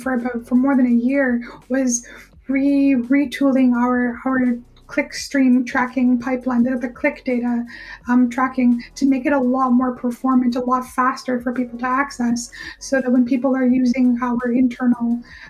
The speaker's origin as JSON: {"language": "English", "country": "Canada", "lives_now": "United Kingdom", "said": "so I'm Canadian, and people in the UK where I live always apologize that the UK can't handle snow."}